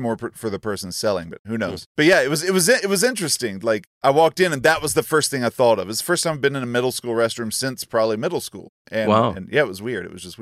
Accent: North Carolina, United States; Oh, dude, I grew up in North Carolina.

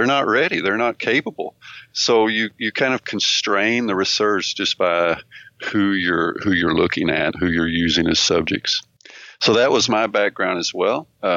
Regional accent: Texas, United States; also born or lived in Berkeley, United States / Arkansas, United States; No, I'm American, so born in Berkeley, California, but grew up in Arkansas and Texas, down south.

